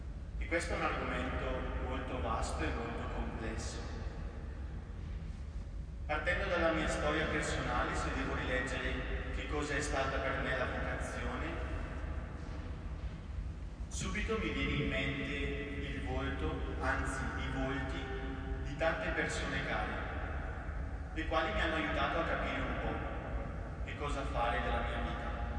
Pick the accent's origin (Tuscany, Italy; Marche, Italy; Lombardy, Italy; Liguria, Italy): Lombardy, Italy; Nembro; ho 22 anni e sono originario della parrocchia di Nembro.